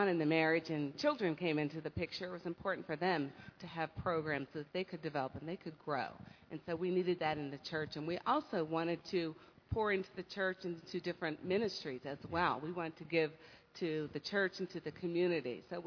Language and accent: English; Sewickley, Pennsylvania, United States; I was attending church in Sewickley, my hometown, St. Stephen's Episcopal Church